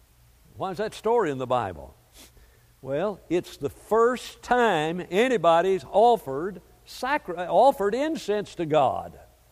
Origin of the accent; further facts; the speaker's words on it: Alabama, United States; You know, I grew up in Alabama. They chewed tobacco too.